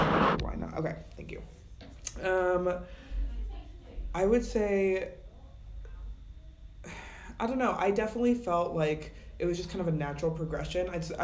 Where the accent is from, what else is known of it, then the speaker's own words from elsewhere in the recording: Dayton, Ohio, United States; also born or lived in Tucson, United States; now in Colorado, United States; I'm originally from Ohio, grew up in Dayton, Ohio, and then lived in Tucson, Arizona for 6 years, and I'm on my second year, in Colorado.